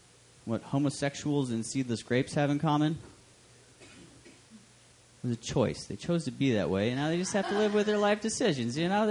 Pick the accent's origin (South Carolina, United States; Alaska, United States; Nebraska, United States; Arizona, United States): Alaska, United States; moved away; I'm initially from Alaska. That's where I was born, in real rural Alaska, it was pretty cool.